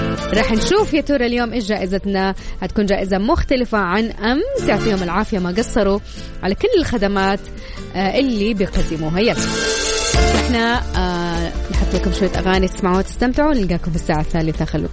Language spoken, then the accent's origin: Arabic; Taif, Makkah Province, Saudi Arabia; born there; أنا من مواليد الطايف